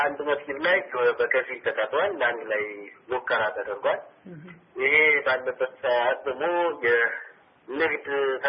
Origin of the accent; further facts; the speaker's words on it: Mota, Amhara, Ethiopia; እኔ ሞጣ እዛው ተወልጄ ያደኩኝ የተማርኩኝ በሌላ ቦታ ሳስተምር ቆይቼ ደግሞ መጥቼ በከተማዋ ላይ እያስተማርኩ